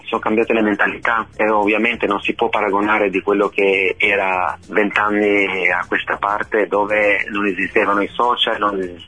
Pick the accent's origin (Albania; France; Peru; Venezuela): Albania; moved away as an adult; now in Italy; Io sono partito dall'Albania in Italia dopo aver finito i studi, però il percorso inizia sin da piccolo.